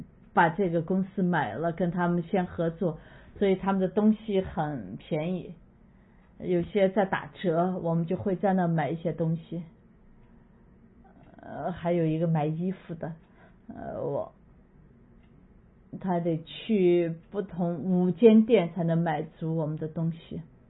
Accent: Japan; Chinese is a second language; 但是我是在日本长大的，就很对我来说很容易

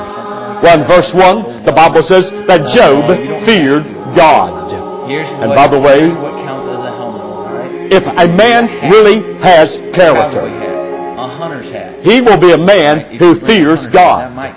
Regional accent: West Virginia, United States; And so I always enjoy coming back to Virginia, or else to West Virginia, of course, my home state.

